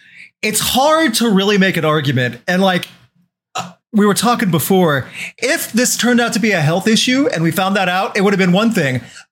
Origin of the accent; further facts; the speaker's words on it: Midwest, United States; Also, speaking as a Midwesterner, St. Louis is comparable to Charlotte